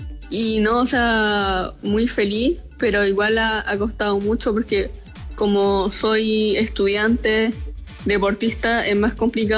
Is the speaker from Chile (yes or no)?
yes; Chillán, Ñuble, Chile; Bueno, sí, yo soy de Chillán, de la región de Ñuble.